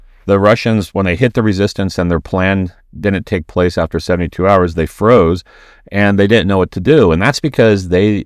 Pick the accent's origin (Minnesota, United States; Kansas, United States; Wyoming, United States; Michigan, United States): Wyoming, United States; The other part, though, is I'm from Wyoming